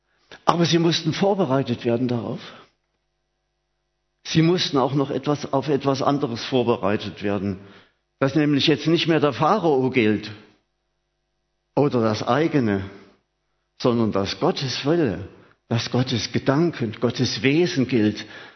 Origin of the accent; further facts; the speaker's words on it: Germany; Ich bin noch im Dritten Reich aufgewachsen.